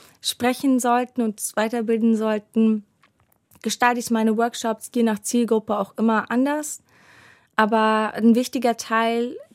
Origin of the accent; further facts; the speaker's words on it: Afghanistan; für mich als Afghanin